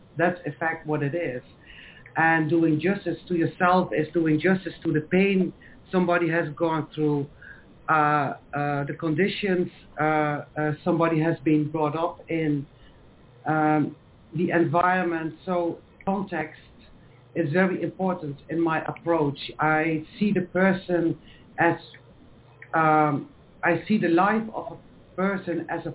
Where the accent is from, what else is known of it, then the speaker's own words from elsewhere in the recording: Netherlands; I'm from the Netherlands. I work as a volunteer in the Dutch prison system